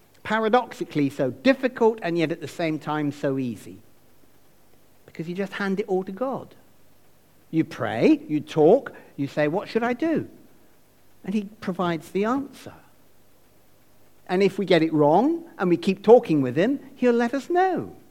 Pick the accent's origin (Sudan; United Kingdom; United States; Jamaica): United Kingdom; And I think being British, most of us wouldn't want to go too far down any end